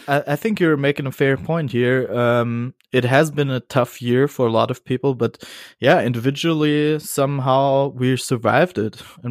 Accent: Bavaria, Germany; English is a second language; because I'm from Bavaria.

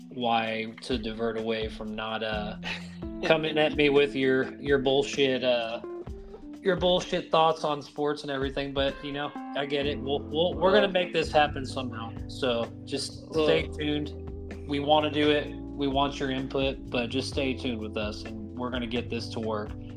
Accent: Missouri, United States; also born or lived in Brooklyn, United States; I mean, I was born in Brooklyn, where we go hard, but I spent most of my growing up life in mid-Missouri, and that is where a lot of my family and close friends and fond memories are at.

